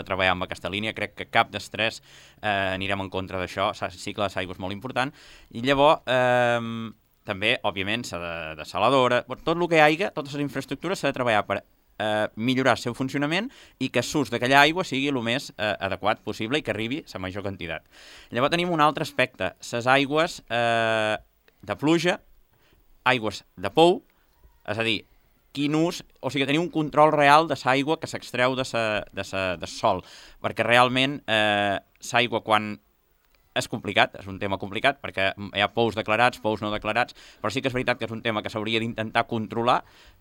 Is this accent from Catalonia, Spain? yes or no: no; Formentera, Balearic Islands, Spain; com a formenterer em preocupa molt l'aigua Formentera.